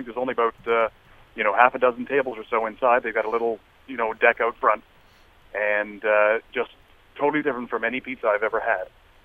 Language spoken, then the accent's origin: English; Dartmouth, Nova Scotia, Canada; I'm from Dartmouth originally.